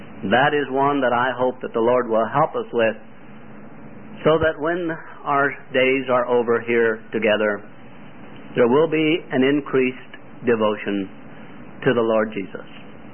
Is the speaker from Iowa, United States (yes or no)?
yes; Iowa, United States; See, I'm a country boy. I'm from Iowa, where they grow a lot of corn and have big ears.